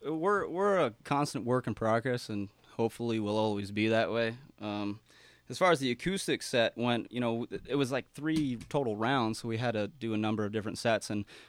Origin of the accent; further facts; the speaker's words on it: Lake Havasu City, Arizona, United States; I'm actually the only one that's from Arizona, and I'm actually even from Lake Havasu.